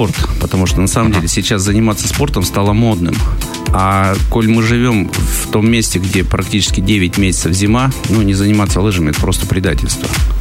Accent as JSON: {"language": "Russian", "town": "Cherepanovo", "region": "Novosibirsk Oblast", "country": "Russia", "tie": "born or raised there", "said": "Я сам родом из Черепанова"}